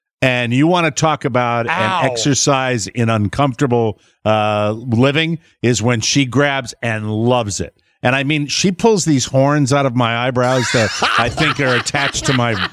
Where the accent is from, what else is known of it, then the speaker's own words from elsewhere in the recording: Glastonbury, Connecticut, United States; No, he's lying. It's my hometown.